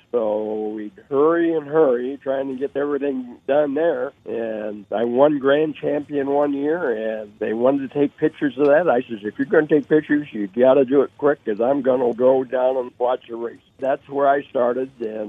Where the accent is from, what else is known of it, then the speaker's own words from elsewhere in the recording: Iowa, United States; Okay, I grew up on a farm and was in 4-E and raised hogs.